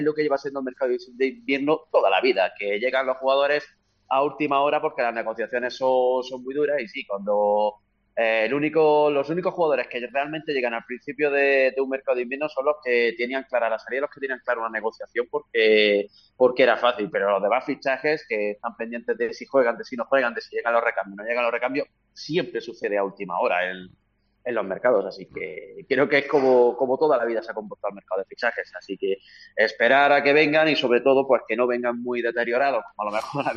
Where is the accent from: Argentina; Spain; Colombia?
Spain; como seamos españoles